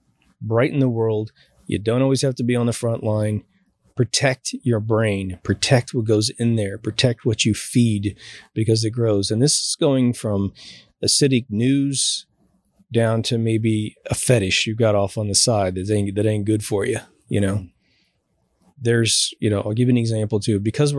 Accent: Midwest, United States; I grew up in the Midwest where kids are raised to be extremely respectful because it's a little tiny town, right?

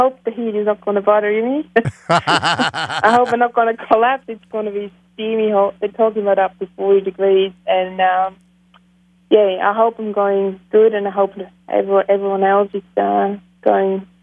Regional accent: Sunshine Coast, Queensland, Australia; Is in my hometown. It's in my town, like a home race, kind of.

